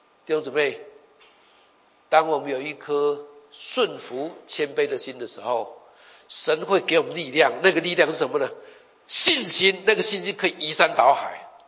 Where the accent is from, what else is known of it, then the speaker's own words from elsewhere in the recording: Taiwan; 我再跟你们讲一句台语很有意思哈。我是台湾教会长大的哈